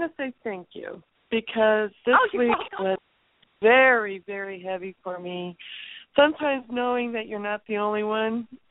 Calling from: California, United States; I'm calling from California

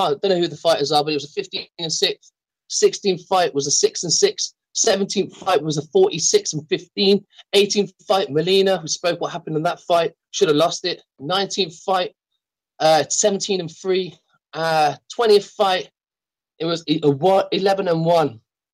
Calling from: United Kingdom

